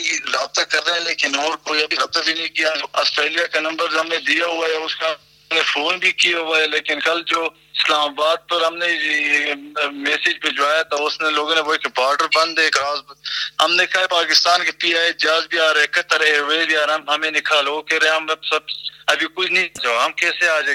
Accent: Jalalabad, Nangarhar, Afghanistan; میرا تعلق جلال آباد سے ہے بھائی

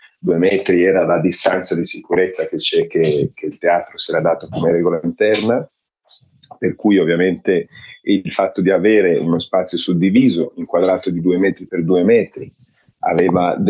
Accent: Milan, Lombardy, Italy; born there; Io sono nato a Milano e quando io ero bambino mia madre lavorava interna alla Scala.

